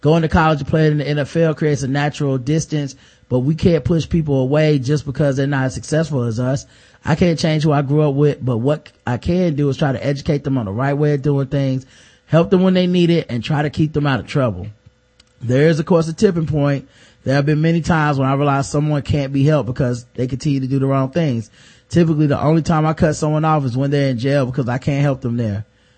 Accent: Watts, California, United States; I grew up in Watts. I played baseball with DeSean in elementary school on the team coached by his father near Inglewood.

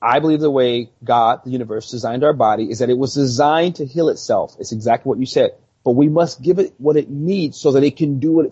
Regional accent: United States; I've lived in Europe for a short period of time, but I'm grateful that I'm an American.

